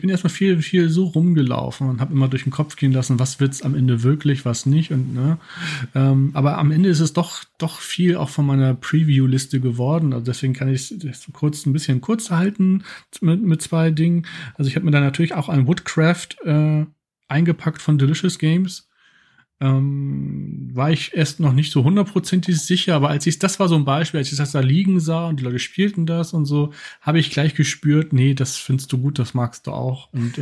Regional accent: Hamburg, Germany; was ich davon halte, als Hamburger zumindest, ob da meine Stadt auch getroffen wurde

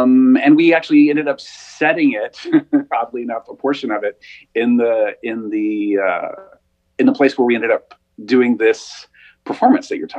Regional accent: Tupelo, Mississippi, United States; also born or lived in Amory; You know, you mentioned I was born and raised in Mississippi. I'm from Tupelo and Amory. They're tiny little towns

